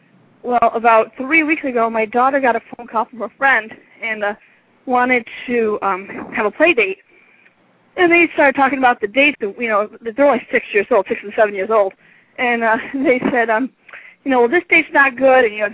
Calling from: Schenectady, New York, United States; Hi, I'm calling from Schenectady, New York.

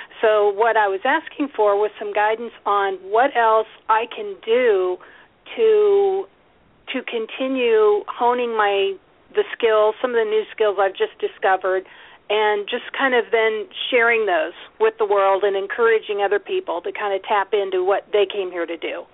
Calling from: Lincoln, Nebraska, United States; I am in Lincoln, Nebraska, where it's very snowy today.

